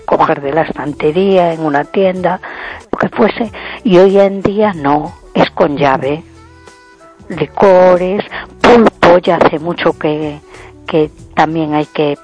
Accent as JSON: {"language": "Spanish", "town": "A Coruña", "region": "Galicia", "country": "Spain", "said": "de Coruña."}